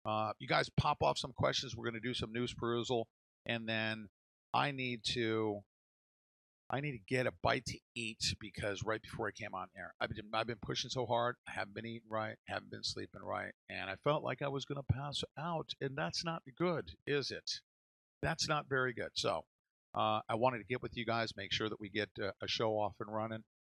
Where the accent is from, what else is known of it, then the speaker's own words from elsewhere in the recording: New York, United States; moved away; also born or lived in California / Cincinnati; I am originally from New York, 20-something years in California, which is a dry heat, right? Then went to Cincinnati, which is American heat. And then I came down to Florida